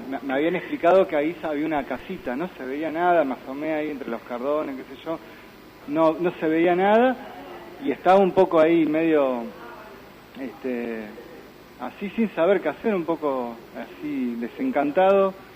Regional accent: La Pampa, Argentina; De La Pampa. Bueno, yo soy de La Pampa.

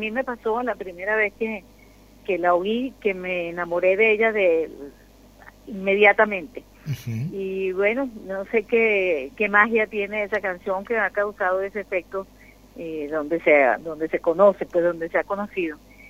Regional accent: Caracas, Capital District, Venezuela; moved away as an adult; Bueno, ya yo tengo mes y medio que salí de Caracas, pero sigue, la situación se sigue acentuando por las noticias que me llegan directamente.

